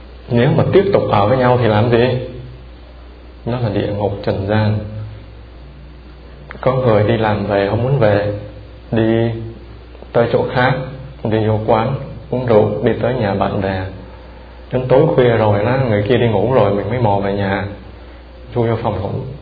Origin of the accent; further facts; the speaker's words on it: Northern Vietnam, Vietnam; Tại vì tôi là người Bắc, trước hết, hai nữa là tôi hay thích và muốn phân biệt.